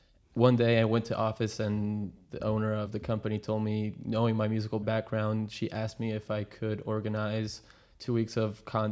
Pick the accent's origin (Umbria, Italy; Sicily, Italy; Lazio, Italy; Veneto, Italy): Umbria, Italy; Spoleto; I went back to Italy this summer to my hometown in Spoleto